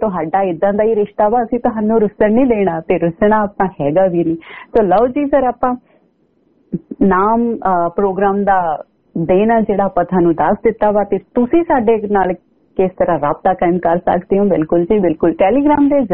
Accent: Punjab, India; now in Brisbane, Australia; ਜਿਵੇਂ ਆਪਾਂ ਅਸੀਂ ਮਾਲਵੇ ਵਾਲੇ ਕਹਿ ਦਿੰਦੇ ਕਿ ਅੱਜ ਬੱਦਲਵਾਈ ਹੋਈ ਹੋਈ ਆ

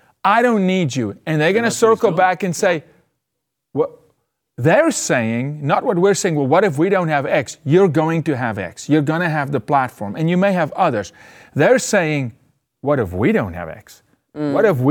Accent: South Africa; I see his upbringing because I was born and raised in Africa too. Same place, not far from him.

